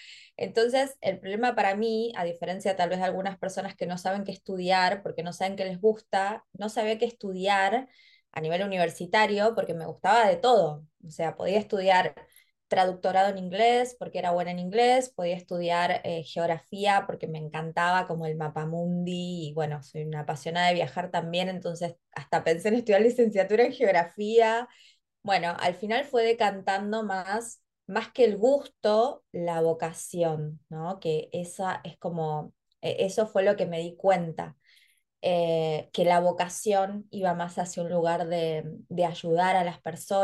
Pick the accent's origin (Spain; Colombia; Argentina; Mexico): Argentina; Patagonia; somos patagónicas, nací en la Patagonia Argentina, con un río muy cerca, entonces la verdad es que toda mi infancia pude disfrutar muchísimo de la naturaleza